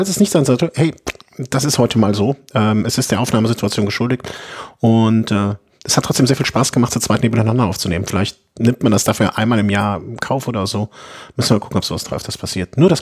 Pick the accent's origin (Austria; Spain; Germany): Germany; Cologne, North Rhine-Westphalia; Als Kölner kann ich dazu natürlich so sagen, ist Düsseldorf immer ein Abenteuer